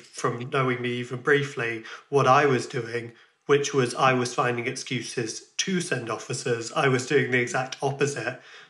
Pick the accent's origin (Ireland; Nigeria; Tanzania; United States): Ireland; moved away; also born or lived in West Midlands, United Kingdom; as an Irish person that was living there, you know, I was proud to be part of that diversity.